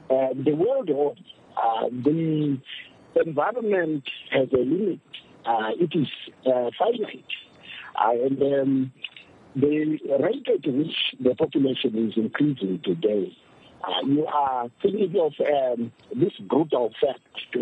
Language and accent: English; Manicaland, Zimbabwe; I come from Manicaland myself, and I used to have cattle there.